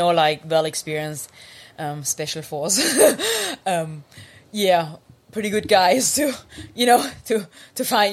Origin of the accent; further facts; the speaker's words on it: Germany; English is a second language; I grew up in Germany